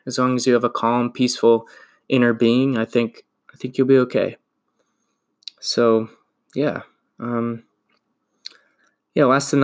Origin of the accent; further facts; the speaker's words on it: United States; growing up in America, if you don't love good movies, like, what the fuck are you doing with yourself?